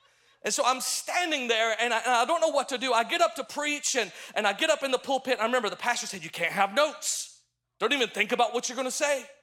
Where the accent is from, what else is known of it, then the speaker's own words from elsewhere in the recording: Alabama, United States; I grew up in Alabama in a small town.